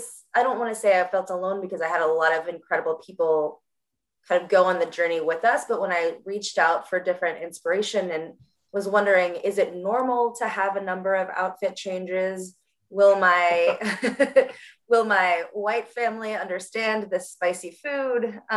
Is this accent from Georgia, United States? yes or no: yes; Atlanta, Georgia, United States; I was born and raised here in Atlanta, but have a long history here in the American South.